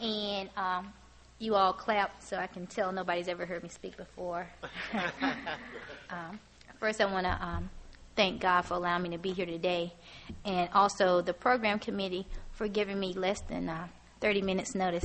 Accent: Southern US, United States; because I'm from the South, Southern Baptist

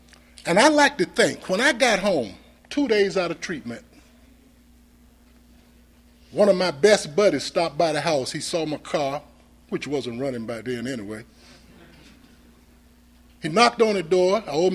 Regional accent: Alexander, Alabama, United States; I'm from Alexander, living in Alexander, been in Alexander for 40-some years.

